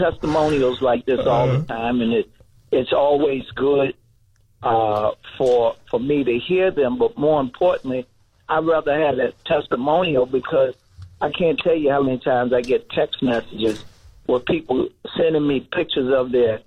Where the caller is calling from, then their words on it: Atlanta, Georgia, United States; I'm calling you from Atlanta, Georgia.